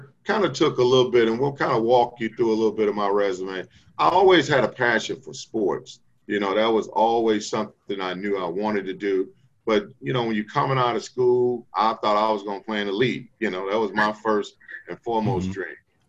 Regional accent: St. Louis, Missouri, United States; I grew up in the inner city of St. Louis, so I'm from North St. Louis.

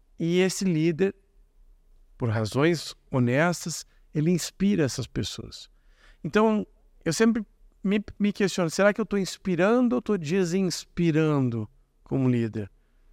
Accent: Rio Grande do Sul, Brazil; E eu sou gaúcho, e o gaúcho é meio grosso.

